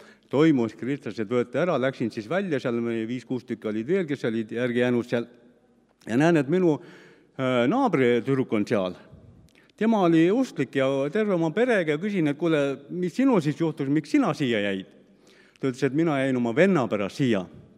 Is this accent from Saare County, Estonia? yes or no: yes; Saare County, Estonia; ise olen tegelikult Saaremaalt pärit. Elasin seal maapaigas ja mu ema oli usklik, nii kaua kui mina mäletan. Ja lapsepõlves sai ka kirikus käidud